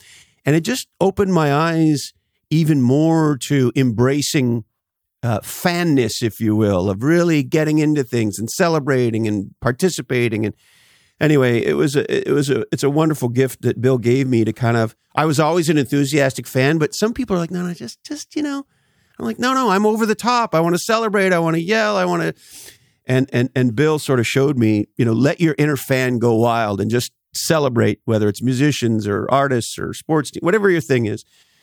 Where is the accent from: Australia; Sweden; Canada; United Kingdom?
Canada; now in United States; because I grew up in Canada, and of course today, living in the U.S., it's fun to be a football fan.